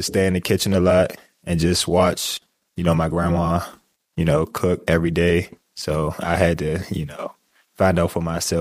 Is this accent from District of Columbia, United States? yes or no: yes; Washington, District of Columbia, United States; born there; No, I was born in Washington, D.C., but we moved around a lot. But I first started out in Fort Washington, Maryland at Friendly High School from 9th to 11th.